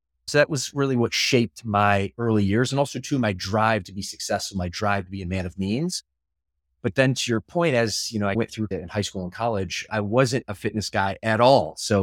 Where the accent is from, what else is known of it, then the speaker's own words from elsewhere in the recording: Midwest, United States; also born or lived in Atlanta; now in Southern California, United States; while I've lived in Southern California for the last 20 years, I'm originally from the Midwest, or at least I grew up. But my first 10 years, I actually grew up in Atlanta, Georgia.